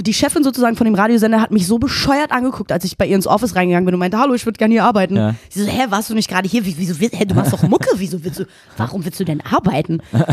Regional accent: Berlin, Germany; gerade Schöneberg und Friedenau ja auch, wo ich herkomme

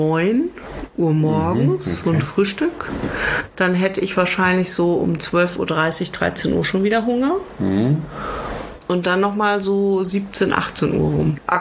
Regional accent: Lower Saxony, Germany; ich bin ja in Niedersachsen zur Schule gegangen

